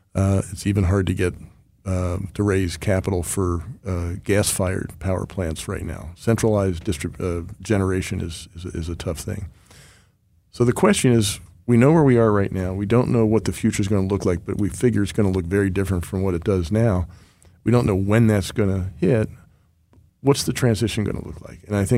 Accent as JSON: {"language": "English", "region": "Pennsylvania", "country": "United States", "said": "I keep saying I'm from York County, and York County – mine, we have Rutter's subs."}